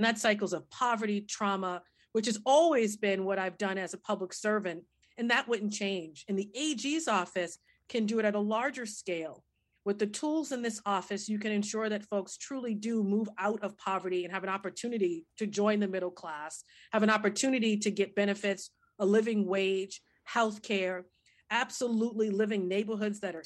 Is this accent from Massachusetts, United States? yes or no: yes; Boston, Massachusetts, United States; but I grew up in Boston, born and raised, and my father before me.